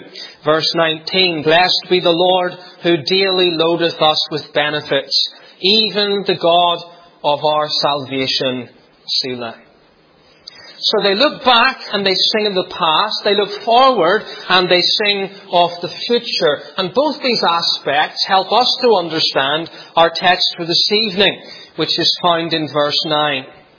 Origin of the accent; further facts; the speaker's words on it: Northern Ireland, United Kingdom; Growing up in Northern Ireland